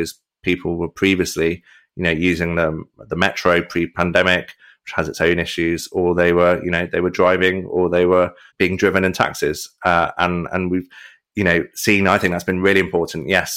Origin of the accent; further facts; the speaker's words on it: Coventry, West Midlands, United Kingdom; I'm from Coventry. I was born and bred in the city.